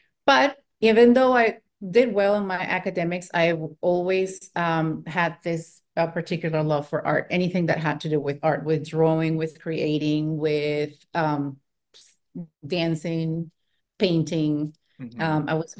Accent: Lima, Peru; now in United States; I was born and raised in Peru, in Lima, Peru, and moved to America with my family in the year 2000.

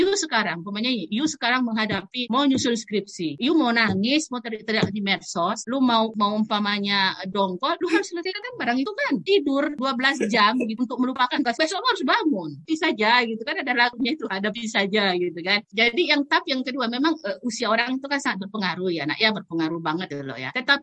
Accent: Indonesia; saya dari Indonesia

